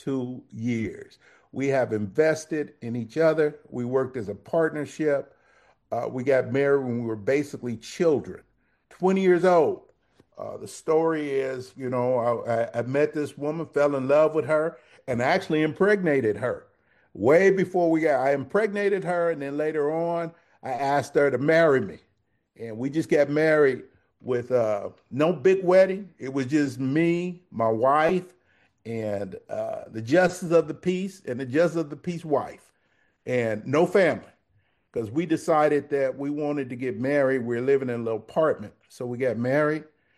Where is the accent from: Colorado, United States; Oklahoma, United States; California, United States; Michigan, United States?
California, United States; Compton; Born and raised in Compton. Been in Compton many, many years, and I still invest a lot in Compton right now.